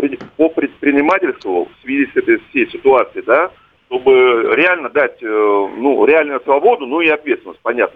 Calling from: Moscow, Russia; из Москвы.

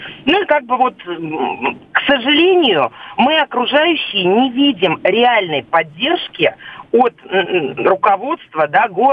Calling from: Ivanteyevka, Moscow Oblast, Russia; я звоню из Московской области, город Ивантеевка.

